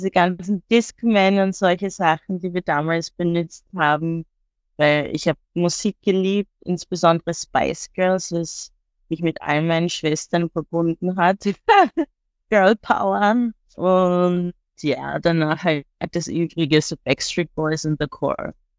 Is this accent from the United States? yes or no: no; Vienna, Austria; Ich bin in Wien geboren, aufgewachsen, aber ich habe halt nigerianischen Ursprung. Meine Mutter und mein Vater sind aus Nigeria